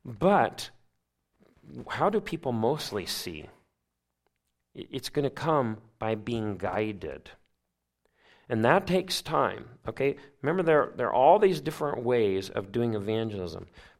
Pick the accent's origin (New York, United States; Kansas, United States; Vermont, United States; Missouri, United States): Missouri, United States; And where I grew up in Missouri, they used to say, hot enough for ya?